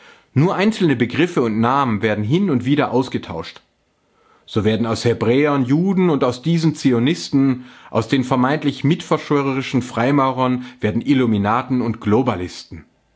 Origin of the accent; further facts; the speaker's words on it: Baden-Württemberg, Germany; ich bin Schwabe mit ostdeutschen Wurzeln sowie Religionswissenschaftler.